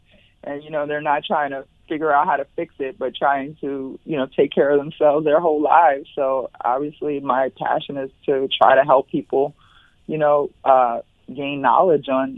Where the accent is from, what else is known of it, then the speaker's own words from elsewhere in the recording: New York City, New York, United States; now in Miami, United States; I'm from New York City. I relocated to the Miami area 9 years ago.